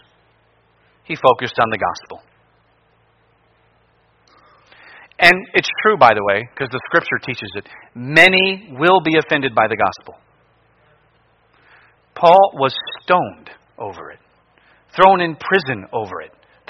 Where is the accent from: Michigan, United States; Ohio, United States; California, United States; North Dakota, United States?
Ohio, United States; Cleveland; And if you know me, I'm from Cleveland. I don't like any of that.